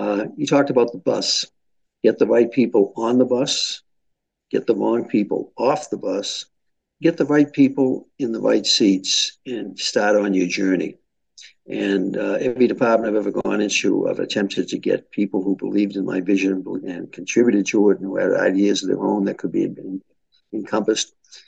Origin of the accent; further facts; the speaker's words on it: Boston, Massachusetts, United States; accent: Boston; She never lost it. It's like me with my Boston accent.